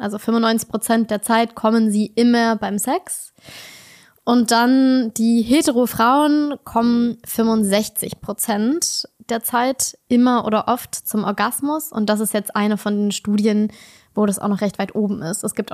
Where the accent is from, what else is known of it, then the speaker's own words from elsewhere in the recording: Berlin, Germany; bin in Berlin aufgewachsen.